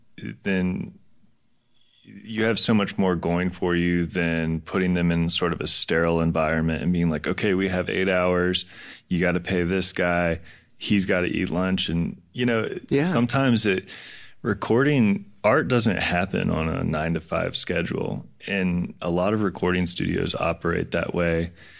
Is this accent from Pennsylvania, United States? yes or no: no; Mount Airy, North Carolina, United States; born there; So Fancy Gap, like I said, I was born in Mount Airy, and Mount Airy is an interesting place because it's basically the foothills of the mountains.